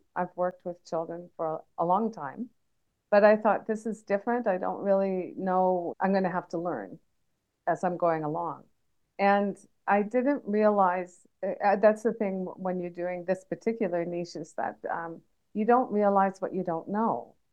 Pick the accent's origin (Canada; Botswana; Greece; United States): Canada; now in Japan; I'm a Canadian expat. I've been living in Japan for quite a long time, and in six other countries, I believe.